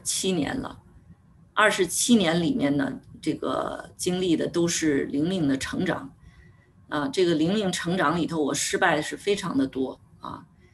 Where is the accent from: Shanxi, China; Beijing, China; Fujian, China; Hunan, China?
Beijing, China; 我是北京人啊，又是独生子女，从小就没有人约束过我啊。